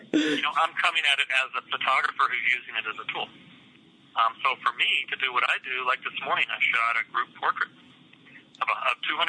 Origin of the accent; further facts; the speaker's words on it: Washington, United States; I'm from Washington, so I feel bad for them as well.